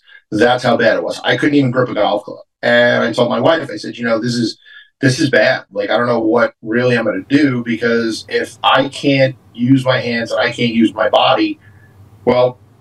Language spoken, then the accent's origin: English; New York, United States; And as a New Yorker, like, everything, I kind of assume everybody's BS until you show me you're not.